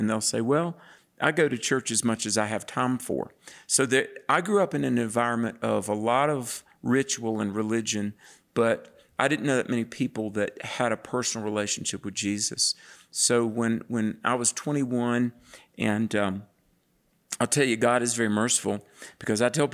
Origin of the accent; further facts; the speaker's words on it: North Carolina, United States; I grew up in the South, and they call it the Bible Belt. And there's a church just about on every corner.